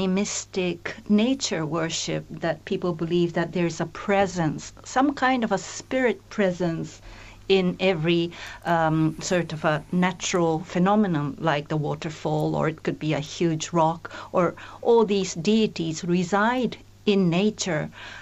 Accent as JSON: {"language": "English", "region": "Tokyo", "country": "Japan", "said": "I'm from Tokyo originally, and we urban folks hardly, you know, go there"}